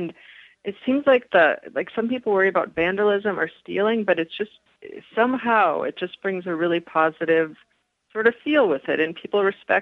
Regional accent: Minnesota, United States; No offense, they're Minnesota rivals. I'm a Minnesotan. I had to say it.

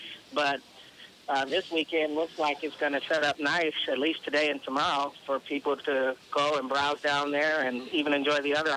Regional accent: Chicago, Illinois, United States; I'm from Chicago, born and raised, and Chicago has items like that going most of the summer

